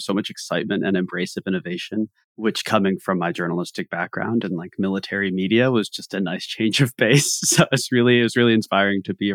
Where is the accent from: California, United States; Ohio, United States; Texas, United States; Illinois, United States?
Ohio, United States; I grew up in Ohio, in rural Ohio, and I didn't grow up with a lot of economic opportunity.